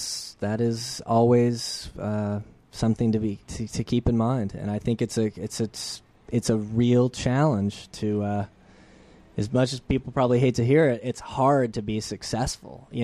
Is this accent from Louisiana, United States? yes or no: yes; New Orleans, Louisiana, United States; now in Los Angeles, United States; I was raised in New Orleans. And it was probably the coolest experience anybody could have.